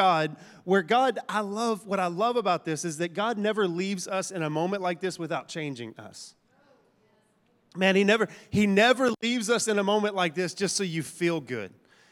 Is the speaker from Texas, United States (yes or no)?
yes; Texas, United States; I'm from East Texas. That boy's name is Darius.